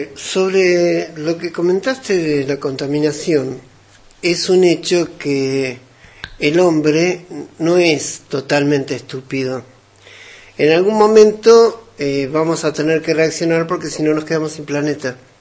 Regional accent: Argentina; yo que vengo de lo que se llama tercer mundo, lamento informarles, para los que no lo saben, que en mi país, en Argentina

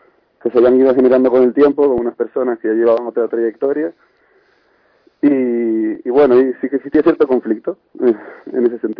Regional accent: Tenerife, Canary Islands, Spain; born there; y los hijos, que somos cinco, pues nacimos en Tenerife.

